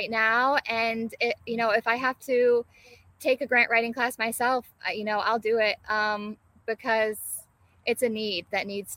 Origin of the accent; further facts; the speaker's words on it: Muskegon Heights, Michigan, United States; No, I am from Muskegon Heights.